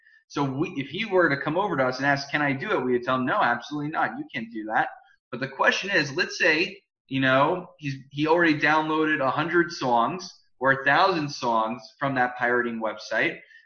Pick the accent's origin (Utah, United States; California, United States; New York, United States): New York, United States; I'm from New York, so I used to take the subway.